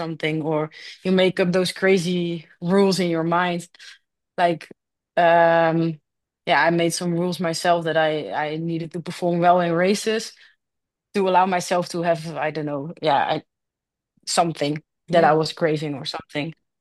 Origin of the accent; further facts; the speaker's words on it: Netherlands; English is a second language; because I'm from the Netherlands, so the winters are shitty, like with rain and cold